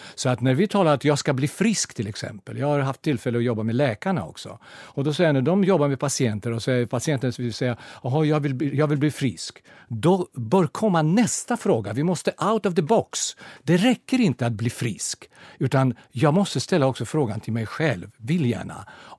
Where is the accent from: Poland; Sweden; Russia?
Russia; Swedish is a second language; eftersom jag kommer från Ryssland, så kallar det perestrojka